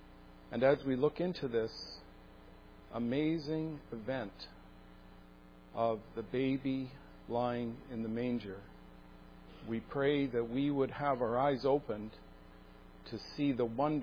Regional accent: Toronto, Ontario, Canada; born there; in Toronto, downtown Toronto, on June the 25th, 1959, and my parents, I'm sure, were very happy.

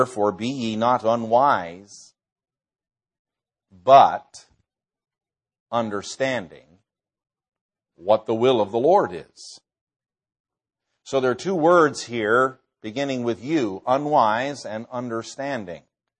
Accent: Vermont, United States; I found out there's some other people here from the Green Mountain State. And that's my home state.

